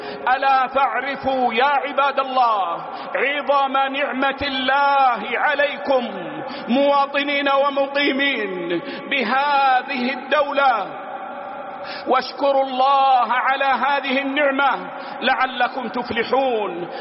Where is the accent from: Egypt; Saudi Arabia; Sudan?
Saudi Arabia; وإن بلادنا المملكة العربية السعودية